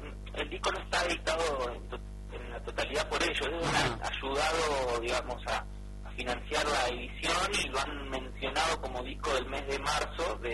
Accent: Mar del Plata, Buenos Aires Province, Argentina; hace un buen tiempo ya que vivo en Temperley. Soy marplatense, pero hace un buen rato ya, unos 8 o 10 años que vivo acá. Así que ya se puede decir que soy bonaerense.

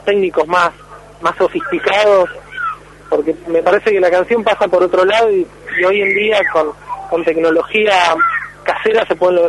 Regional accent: Monte Grande, Buenos Aires Province, Argentina; Yo nací en Loma de Zamora, pero viví siempre en Monte Grande, sigo viviendo en Monte Grande

